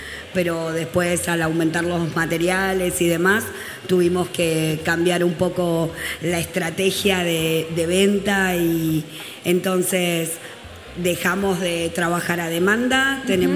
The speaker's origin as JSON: {"language": "Spanish", "town": "Tandil", "region": "Buenos Aires Province", "country": "Argentina", "said": "Nosotras somos de Tandil, provincia de Buenos Aires."}